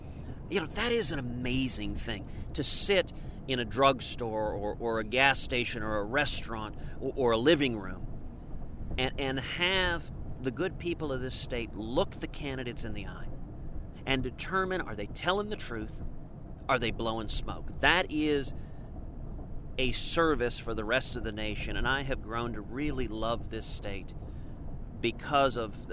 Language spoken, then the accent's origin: English; Texas, United States; in New York or California or my home state of Texas